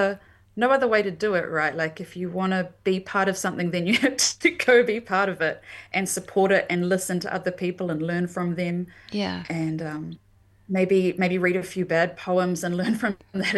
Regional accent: Wairuku, New Zealand; I grew up in Wairuku and I couldn't have written this book without being from Wairuku.

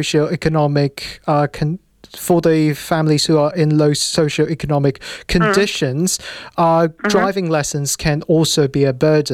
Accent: Hong Kong; now in New Zealand; I didn't go to school in New Zealand. Because I grew up in Hong Kong, but I didn't get my license there.

